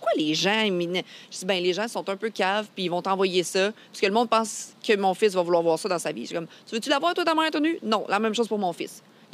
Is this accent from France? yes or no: no; Quebec, Canada; parce que je viens de la Beauce.